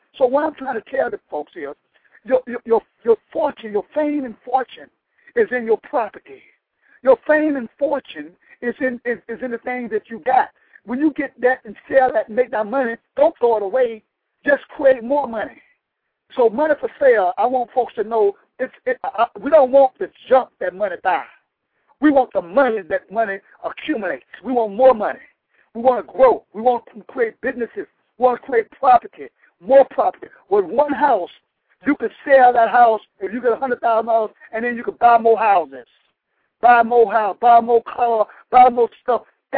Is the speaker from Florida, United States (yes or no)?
yes; Tampa, Florida, United States; when I was in Florida, when I was in Tampa, my hometown